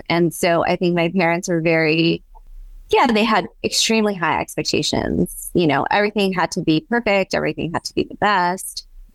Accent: China; English is a second language; So my grandparents had a really lovely house in China with a really big yard, and they, you know, it was beautiful.

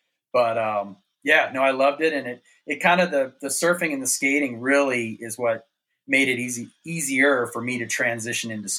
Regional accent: North Carolina, United States; yeah, man, you know, I grew up skiing in North Carolina, you know, Cataloochee and Sapphire Valley.

